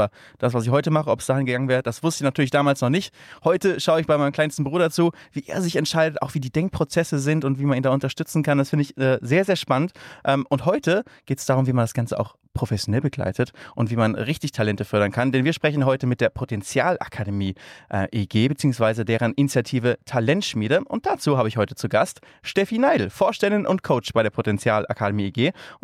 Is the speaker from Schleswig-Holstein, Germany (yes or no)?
yes; Lübeck, Schleswig-Holstein, Germany; Ich komme aus Lübeck.